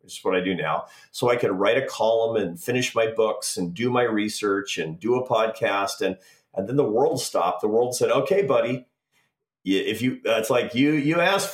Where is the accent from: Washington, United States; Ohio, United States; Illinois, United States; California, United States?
Washington, United States; Seattle; I grew up in the Pacific Northwest in Seattle.